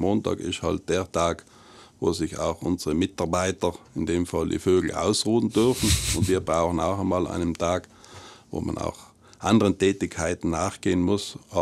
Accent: Trentino-Alto Adige, Italy; Wir fühlen uns in Südtirol extrem wohl und deshalb werde ich meine Heimat so gesehen auch niemals verlassen, wenn ich nicht muss.

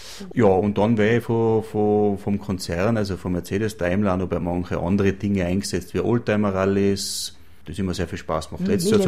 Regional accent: Kufstein, Tyrol, Austria; born there; now in Thiersee, Austria; ich bin gebürtiger Kufsteiner, wohne in Thiersee, ein bisschen am Hang um

